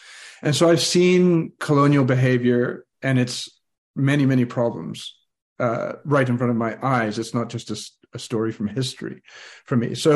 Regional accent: Scotland, United Kingdom; born there; I was born in Scotland, so

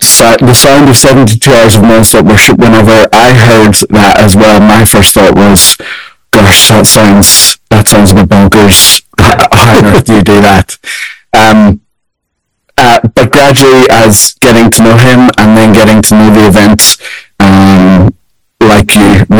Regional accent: Belfast, Northern Ireland, United Kingdom; now in London, United Kingdom; I'm originally from Belfast, Northern Ireland. I've lived in the south of England for a lot of years now. I live in London.

